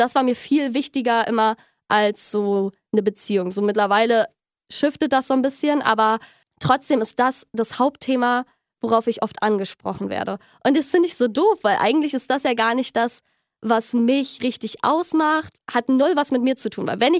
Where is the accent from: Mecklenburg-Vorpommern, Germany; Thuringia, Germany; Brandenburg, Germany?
Mecklenburg-Vorpommern, Germany; Ich komme ja aus MV.